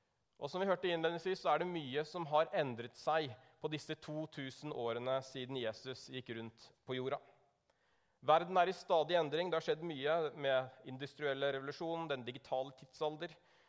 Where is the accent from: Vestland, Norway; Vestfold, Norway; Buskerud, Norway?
Vestfold, Norway; Larvik; Opprinnelig er jeg fra Larvik, gift med Lena fra Bergen